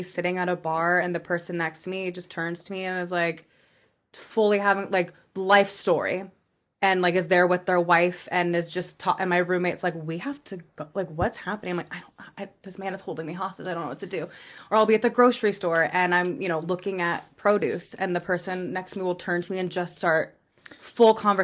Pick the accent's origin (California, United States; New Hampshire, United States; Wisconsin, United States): California, United States; 'cause I'm from California originally, to go to his memorial.